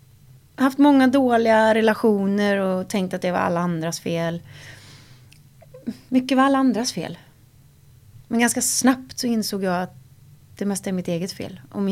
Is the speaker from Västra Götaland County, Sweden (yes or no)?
yes; Gullspång, Västra Götaland County, Sweden; när jag växte upp i Gullspång